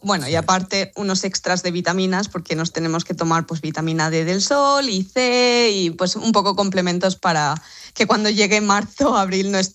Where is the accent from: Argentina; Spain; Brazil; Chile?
Spain; A mí el verano me parece una maravilla, pero yo estoy hablando como española.